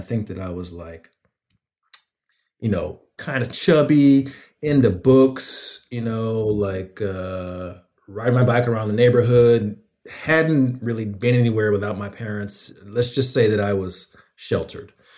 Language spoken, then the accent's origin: English; Atlanta, Georgia, United States; I'm from Atlanta, and I grew up fairly close to the Muslim community. My family converted to Islam when I was a kid.